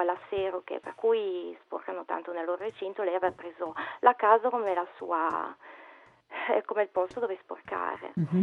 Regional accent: Imperia, Liguria, Italy; io sono di Imperia, arriva da una sessantina di chilometri da casa mia a Es, praticamente vicino a Nizza, vicino al confine.

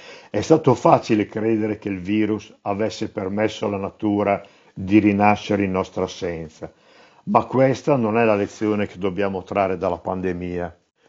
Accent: Cremona, Lombardy, Italy; ingegnere, sono di Cremona.

